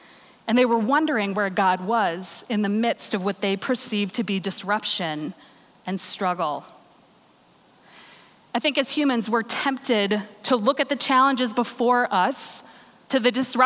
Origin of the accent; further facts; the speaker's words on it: United States; As an American, I wonder how we are going to bridge this divide